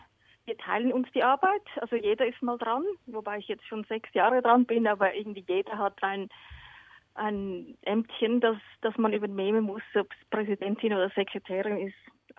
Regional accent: Switzerland; Ja, wir 9 Schweizer sind alle da geboren in der Schweiz.

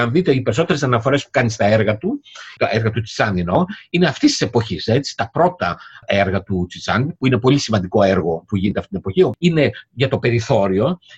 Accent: Piraeus, Attica, Greece; αλλά εγώ μεγάλωσα στον Πειραιά, όπως ξέρετε

